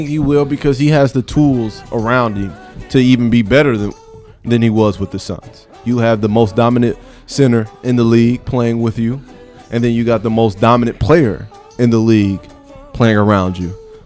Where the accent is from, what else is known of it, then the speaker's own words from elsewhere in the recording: Ohio, United States; I'm from Ohio, LeBron's from Ohio